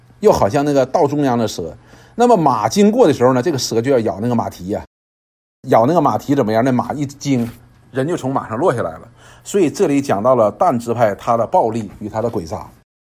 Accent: Northeast China, China; 驴呢我们东北人一般说谁说哪个男孩子不好，像驴一样就是乱踢乱蹬嘛

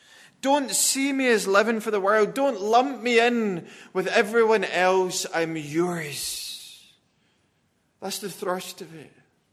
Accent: Scotland, United Kingdom; I'm Scottish, but I'm not part of that.

